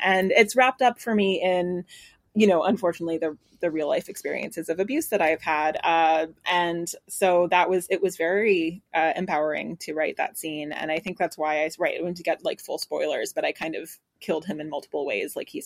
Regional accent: United States; now in Ireland; I'm an American, but I've lived in Ireland for 10 years. And so I have a sort of complicated relationship with how I speak

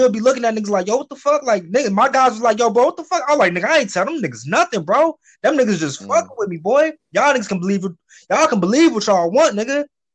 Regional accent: Chicago, Illinois, United States; also born or lived in New York; So I stayed in New York for about 6 years, but I'm from Chicago too, but I'm originally from Chicago.

